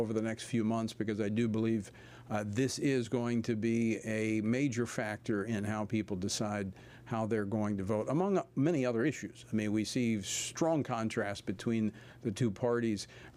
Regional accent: Louisiana, United States; big issue for my home state of Louisiana.

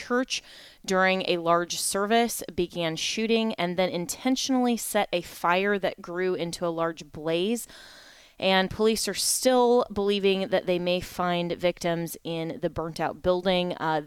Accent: Colorado, United States; my hometown pastor in my former home state of Colorado

